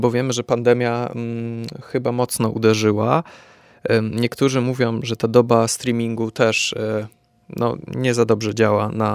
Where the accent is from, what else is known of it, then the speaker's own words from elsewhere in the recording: Oświęcim, Lesser Poland, Poland; Ja się przyznam, że urodziłem się i wychowałem w Oświęcimiu, gdzie działało kiedyś Kino Luna.